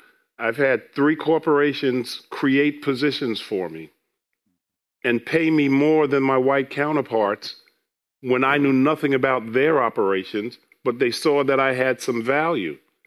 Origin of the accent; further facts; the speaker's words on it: Queens, New York, United States; I was born in South Ozone Park, Queens. Some call it Jamaica, Queens, but it's really South Ozone Park.